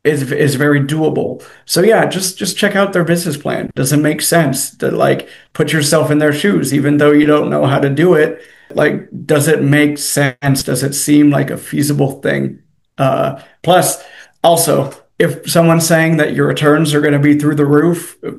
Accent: California, United States; now in South Carolina, United States; So I wasn't in California. I'm from California.

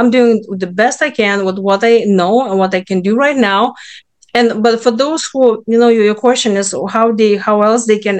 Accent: Lithuania; English is a second language; now in United States; I came from Lithuania. So of course he was Lithuanian. And when I came to US, I was still missing him.

